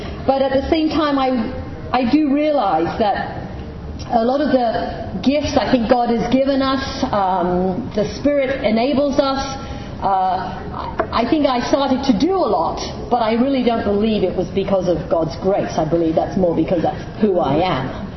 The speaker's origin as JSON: {"language": "English", "region": "England", "country": "United Kingdom", "said": "I'm from England."}